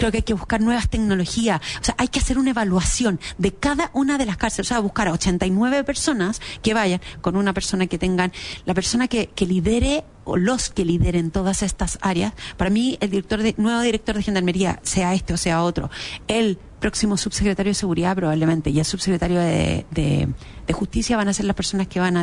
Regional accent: Chile; Entonces el temor que tenemos nos ha hecho perder muchas libertades a nosotros como chilenos.

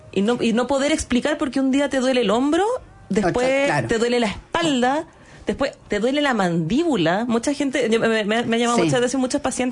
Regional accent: Chile; porque como buenas chilenos, nos duele algo

